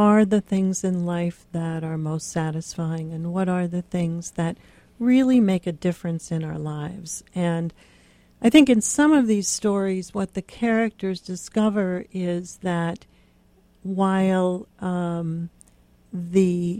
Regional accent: Pennsylvania, United States; It will come as no surprise to the readers of my books that I grew up in Western Pennsylvania, one of four children

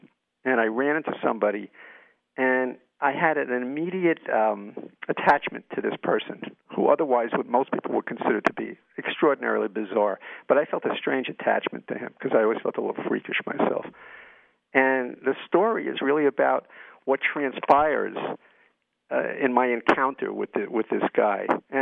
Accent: New York, United States; born there; But by the time I did that, I was still a hick going into the city, even though I was born in New York.

